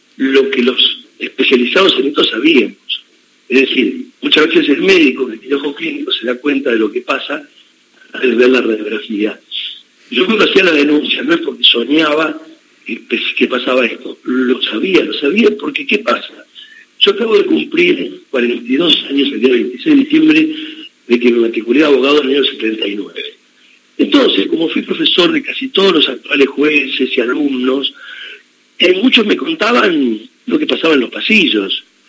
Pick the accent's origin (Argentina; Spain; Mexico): Argentina; Lomas de Zamora, Buenos Aires Province; los que nos criamos cerca de Tomás de Zamora